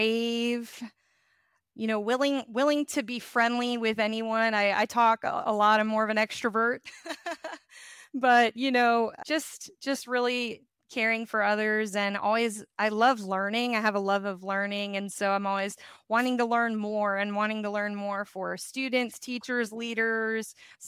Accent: Georgia, United States; also born or lived in New York; I am originally born in New York, and I moved during my younger years to Georgia. And I grew up in Georgia

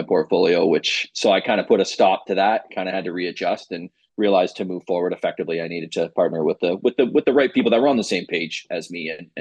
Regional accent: Ajax, Ontario, Canada; I grew up in South Ajax and there's a lot of them built in that era down there, semis, detached.

